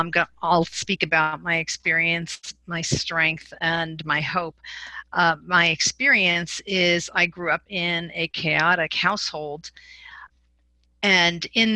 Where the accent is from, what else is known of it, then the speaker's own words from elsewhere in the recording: Virginia, United States; I'm from Virginia.